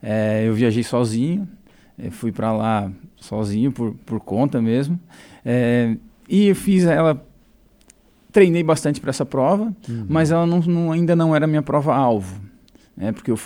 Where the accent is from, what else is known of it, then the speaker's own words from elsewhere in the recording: Urussanga, Santa Catarina, Brazil; eu sou de Uruçanga, é uma maravilha.